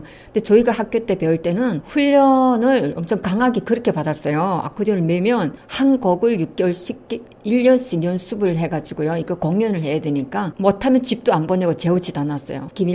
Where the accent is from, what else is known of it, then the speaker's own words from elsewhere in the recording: North Korea; now in South Korea; 남한에 와서 살면서 처음에는 굉장히 힘들었어요. 이게 문화 차이가 많고 지금은 제가 한 15년 살다 보니까 이제는 좀 제가 북한 사람인지 남한 사람인지 좀 분간이 어려울 정도로 많이 정착을 했어요.